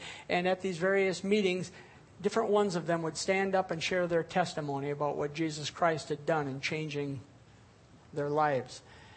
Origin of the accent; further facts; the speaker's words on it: Fairwater, Wisconsin, United States; When I was a senior in high school, the church I grew up in Fairwater, the Zion Lutheran Church there